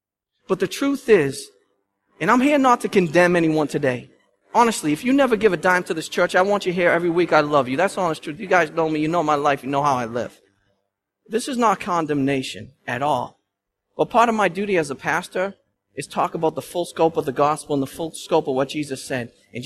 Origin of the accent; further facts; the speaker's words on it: Boston, Massachusetts, United States; We're Bostonians. We're from Massachusetts, from New England.